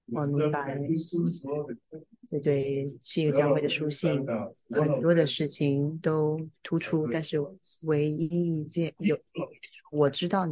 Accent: India; 我是在印度长大的，在印度的话，它很长，就是会停电。

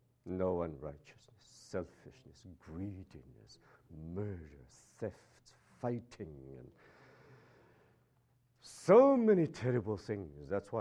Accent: Philippines; I came from the Philippines. You know Philippines?

